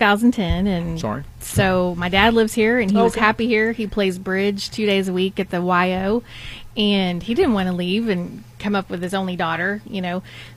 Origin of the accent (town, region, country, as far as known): Houston, Texas, United States; born or raised there